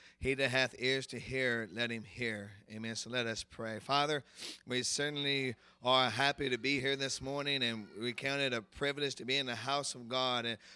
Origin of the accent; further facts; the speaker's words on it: Lynchburg, Virginia, United States; I'm from Lynchburg, Virginia.